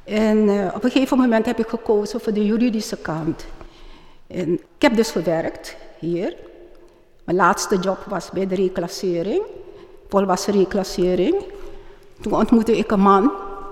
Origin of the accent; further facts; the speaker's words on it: Suriname; moved away as an adult; now in Netherlands; Ik heb een lekker bruin kleurtje. Ik ben afkomstig uit Suriname. In 1960 ben ik naar Nederland gekomen.